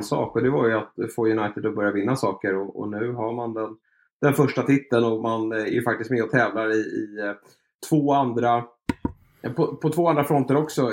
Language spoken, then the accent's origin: Swedish; Sweden; Men för mig som svensk så var det såklart hade varit en krydda med honom från start.